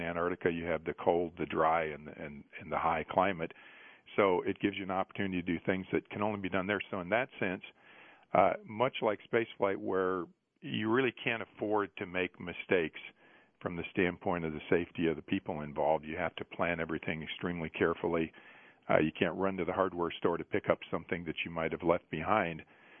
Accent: North Dakota, United States; I grew up in North Dakota. You don't see very many days as nice as the coldest day in North Dakota there.

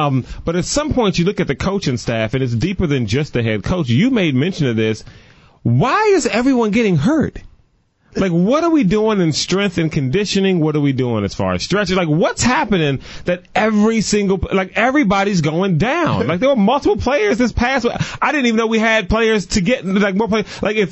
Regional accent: Washington, District of Columbia, United States; I grew up right there in Washington, D.C., northeast on Gerard Street.

